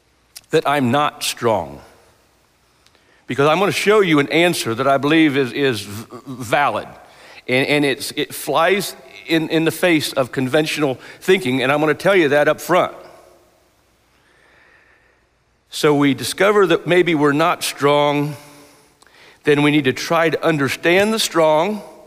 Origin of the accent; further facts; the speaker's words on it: Lima, United States; I come from the Lima area, and Marion was one of the elders up there for a while.